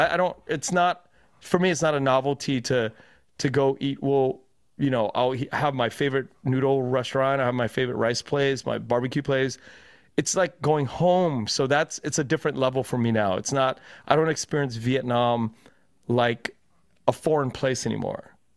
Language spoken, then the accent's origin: English; United States; and I'm proud of being American.